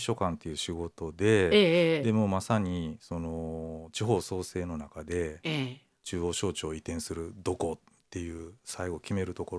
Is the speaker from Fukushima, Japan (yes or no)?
no; Kyoto, Japan; 今ね実家が中行にあって、